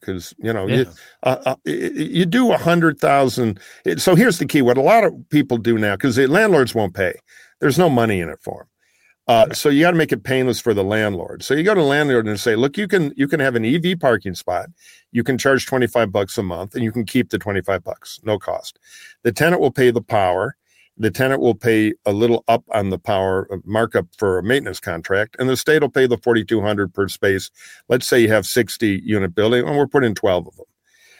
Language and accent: English; Detroit, Michigan, United States; You know, I grew up in Detroit around the car business, and I'm too old to learn Chinese.